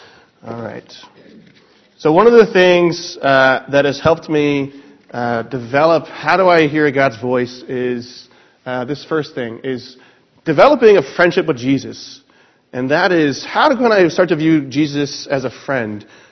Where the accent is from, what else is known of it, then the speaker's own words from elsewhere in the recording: Greenwich, Connecticut, United States; I remember growing up in Greenwich on Taconic Road and coming home from the bus.